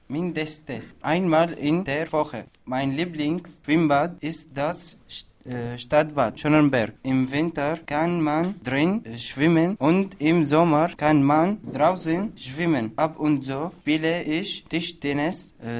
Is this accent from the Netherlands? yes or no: no; Syria; now in Berlin, Germany; Ich komme aus Syrien. Seit einem Jahr wohne ich in Berlin.